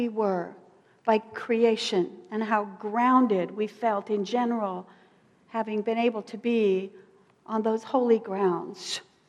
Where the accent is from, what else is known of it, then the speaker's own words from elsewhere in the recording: Florida, United States; these apple trees that astounded me growing up in South Florida.